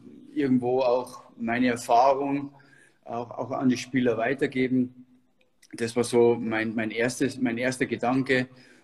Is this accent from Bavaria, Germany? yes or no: yes; Landshut, Bavaria, Germany; in Landshut in meiner Heimat noch nicht